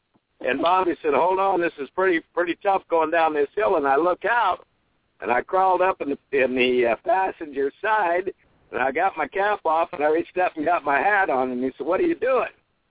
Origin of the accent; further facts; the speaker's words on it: North Platte, Nebraska, United States; I can't go to Roseburg. It's on top of my hometown, North Platte, Nebraska.